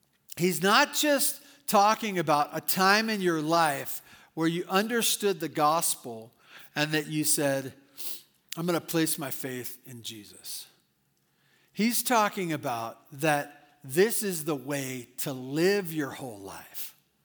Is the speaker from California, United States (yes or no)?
yes; Santa Barbara, California, United States; I remember also that when I grew up in Santa Barbara and my mom would take me as a young boy and she'd take me shopping.